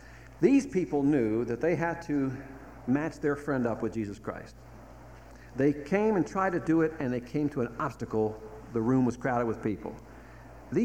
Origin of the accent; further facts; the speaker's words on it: Baltimore, Maryland, United States; growing up in Baltimore, the church we went to for most of our lives was across town from Baltimore.